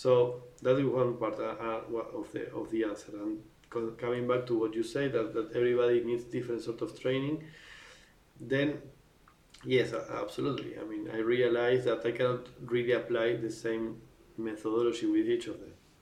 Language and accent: English; Argentina; And something with Argentina, because I really wanted to do something with my home country.